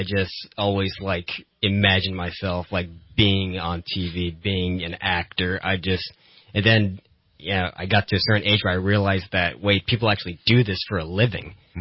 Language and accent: English; Iowa, United States; I am not. I am from a small town in Iowa.